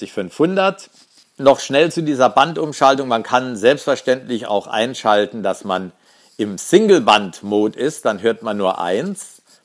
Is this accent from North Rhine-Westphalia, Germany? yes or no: no; Saarland, Germany; und natürlich meine Heimat, das Saarland.